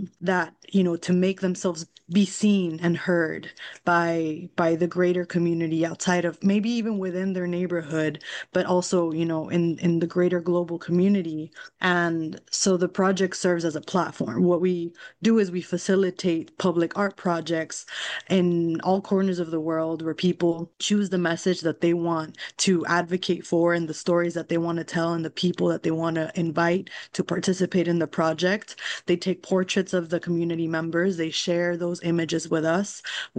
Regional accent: Texas, United States; I'm originally from South Texas, from the border.

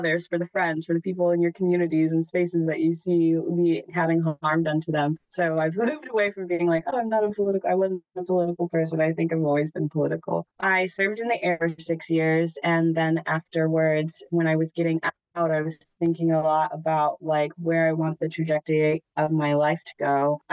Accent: Maine, United States; I grew up in Maine, but not until I was in this role, because I've always primarily lived rurally.

